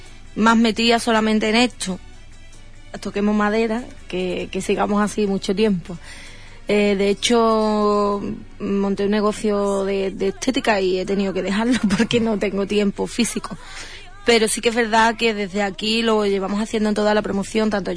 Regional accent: Punta Umbría, Andalusia, Spain; ¿yo qué te voy a decir de Punta Umbría? Pues mi tierra, es mi pueblo, es mi gente.

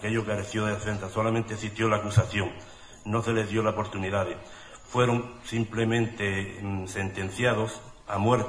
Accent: Valverde del Camino, Andalusia, Spain; yo soy de Valverde, y en Valverde desde siempre, desde que nací, he conocido esta historia.

